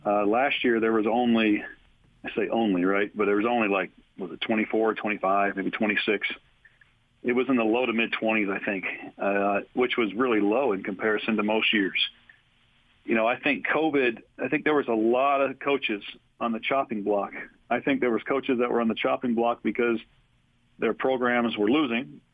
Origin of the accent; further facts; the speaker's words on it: Cincinnati, Ohio, United States; also born or lived in North Carolina; now in Los Angeles, United States; I'm from the East Coast. I'm from, from Cincinnati, Ohio, and I spent a lot of my life in North Carolina.